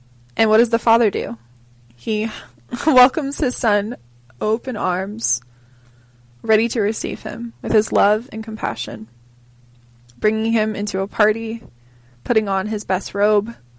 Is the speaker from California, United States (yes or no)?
yes; Rancho Cucamonga, California, United States; I grew up in Southern California, Rancho Cucamonga. And if you're questioning if that's a real place, yes, yes it is. It's about 37 miles east of Los Angeles and 3 hours from San Diego.